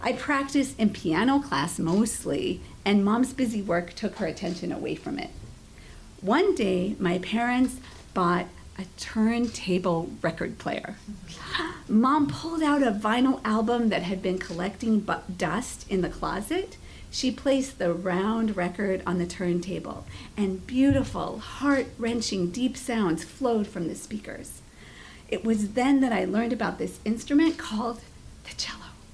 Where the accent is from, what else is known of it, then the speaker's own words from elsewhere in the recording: Seoul, South Korea; I grew up in Seoul, South Korea, with my self-made physician parents.